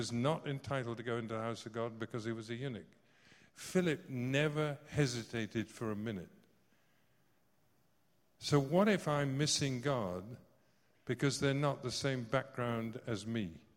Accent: Scotland, United Kingdom; born there; But I may take out a Scottish passport because I was born in Scotland.

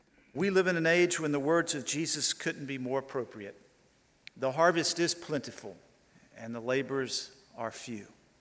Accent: Atlanta, Georgia, United States; I am from Atlanta, Georgia, in the U.S.

